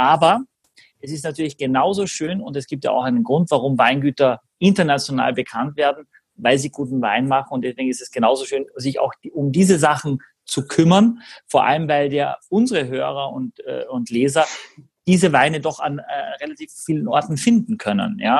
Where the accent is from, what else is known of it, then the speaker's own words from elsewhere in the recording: Austria; moved away as an adult; now in Hamburg, Germany; als Österreicher in Hamburg leben seit über 20 Jahren